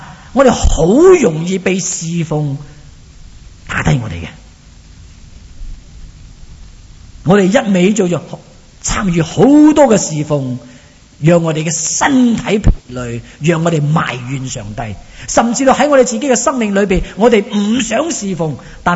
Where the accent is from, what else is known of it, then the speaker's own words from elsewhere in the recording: Shanghai, China; 我头先讲过我喺上海出世噶啦，我哋住喺上海虹口区啊